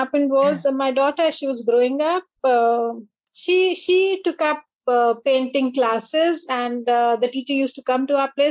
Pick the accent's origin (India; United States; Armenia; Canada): India; Delhi; I come from the northern regions of India. So I've been born and brought up near Delhi.